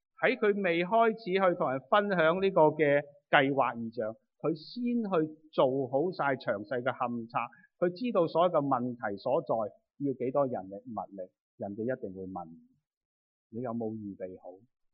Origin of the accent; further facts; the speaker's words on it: China; 就我们中国人讲的俗语就是什么？多隻香炉就是多隻鬼